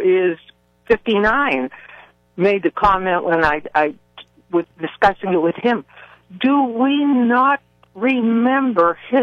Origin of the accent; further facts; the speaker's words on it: Butler, Pennsylvania, United States; now in Natrona Heights, United States; in Butler anymore. I haven't for the last 61 years. I live in Natrona Heights. Mm. But I listen to my hometown station.